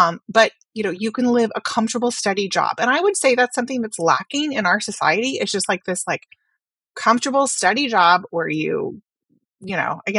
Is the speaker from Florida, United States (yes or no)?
no; Edmond, Oklahoma, United States; And I remember my hometown newspaper. The Edmond Sun in Edmond, Oklahoma